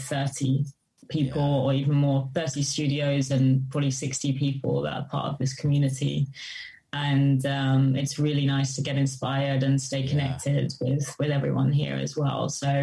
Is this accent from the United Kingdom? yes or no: yes; England, United Kingdom; now in Berlin, Germany; I'm in Berlin, but as you can tell, I'm English as well.